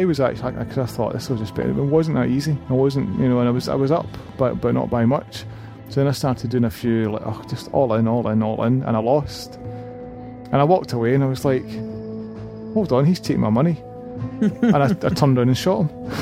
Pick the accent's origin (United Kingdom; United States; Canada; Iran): United Kingdom; Scotland; I might even deep fry it, seeing as I'm from Scotland.